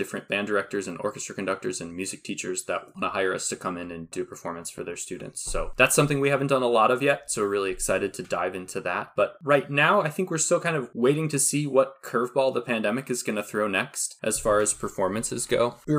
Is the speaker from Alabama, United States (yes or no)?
no; Minnesota, United States; I love being back home. I love that I can be proud to say that I'm from Minnesota